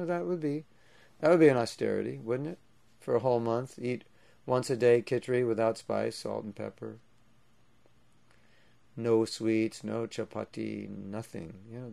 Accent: Los Angeles, California, United States; now in Alachua, United States; And I grew up in Los Angeles, so hunters were like aliens to us. We never met one.

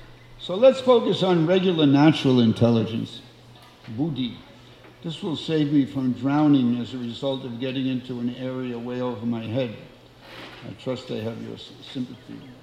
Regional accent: New York, United States; I'm from New York, and my style is to also quote a shloka and tell a joke

